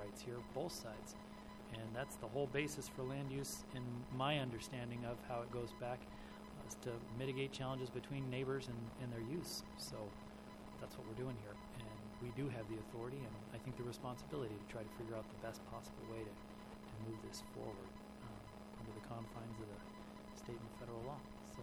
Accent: Oregon, United States; I grew up in the Illinois Valley, born and raised out there. My family's been on a piece of property since 58

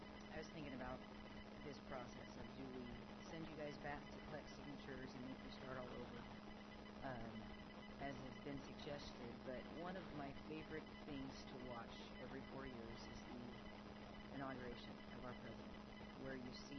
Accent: United States; And it's something I'm very proud of being an American, that we have that process.

